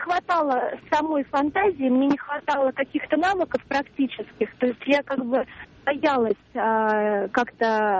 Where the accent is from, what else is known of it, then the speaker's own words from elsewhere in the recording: Moscow, Russia; Из Москвы.